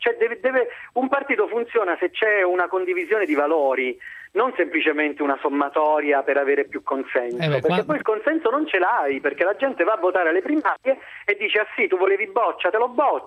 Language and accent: Italian; Apulia, Italy; io mi auguro che comunque la Puglia, essendo anche pugliese, quindi rivendico anche un po' di, come dire, un po' di pugliesità